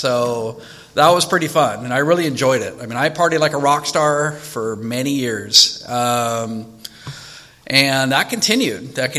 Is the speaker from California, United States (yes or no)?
yes; California, United States; I was actually raised in this area. I grew up here in Dolly Gardens until junior high. So, raised in the 80s.